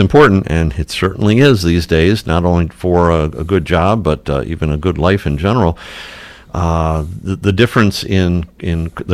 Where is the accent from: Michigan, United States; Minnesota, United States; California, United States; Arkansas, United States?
Michigan, United States; Flat Rock; I grew up in Flat Rock. I visited Monroe maybe twice.